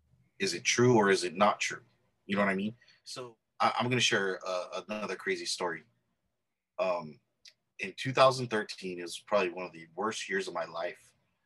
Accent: Salinas, California, United States; But growing up in Salinas, California, it's a small city. It's basically like Santa Maria. It's a coastal city close to the ocean.

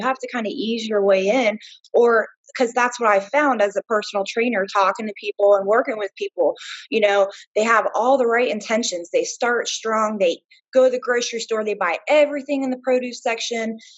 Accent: Lakeland, Florida, United States; I'm from the Lakeland area. I'm a personal trainer.

